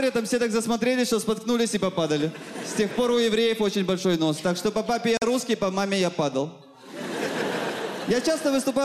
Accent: Odesa, Odesa Oblast, Ukraine; Я родом из Одессы. У меня в Одессе живут родители.

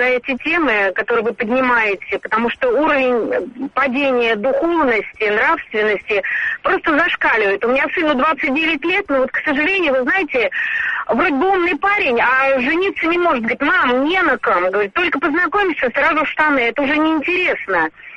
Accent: Moscow, Russia; я из Москвы.

